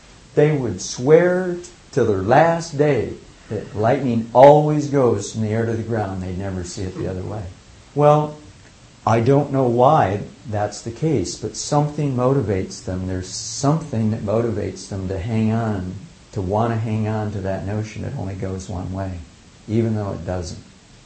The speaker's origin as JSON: {"language": "English", "region": "Midwest", "country": "United States", "tie": "born or raised there", "said": "And I grew up in the Midwest. I'd seen lightning storms my whole life"}